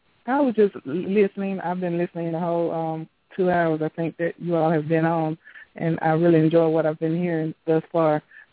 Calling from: Alabama, United States; I'm calling from Alabama.

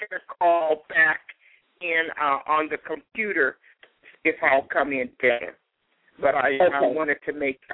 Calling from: Compton, California, United States; I'm calling you from Compton, California. I'm now in the sunny state of California.

